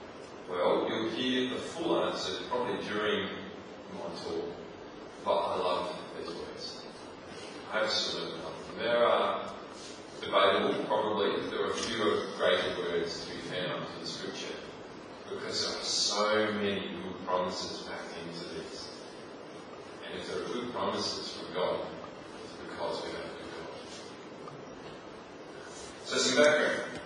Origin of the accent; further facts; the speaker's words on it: Adelaide, South Australia, Australia; Now growing up in Adelaide, we don't think of other communities necessarily